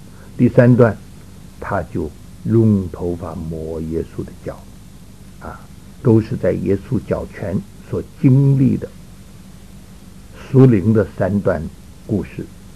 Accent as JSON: {"language": "Chinese", "region": "North China", "country": "China", "tie": "born or raised there", "said": "我们在北方，我们家乡也有这个故事。"}